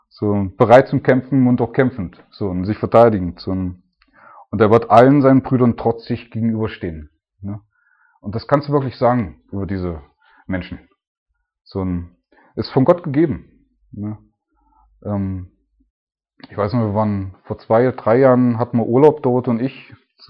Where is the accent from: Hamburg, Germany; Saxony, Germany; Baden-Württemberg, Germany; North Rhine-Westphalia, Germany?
Saxony, Germany; Leipzig; ich komme aus Leipzig